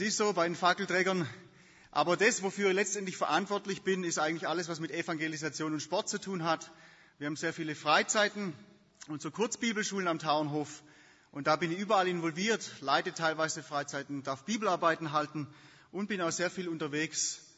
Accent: Baden-Württemberg, Germany; als ich ein kleiner Junge war, wie gesagt, ich bin im Hohenlohe aufgewachsen

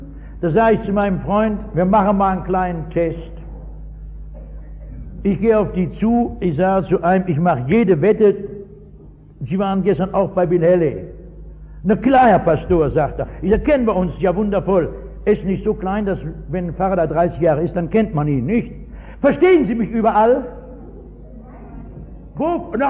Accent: Essen, North Rhine-Westphalia, Germany

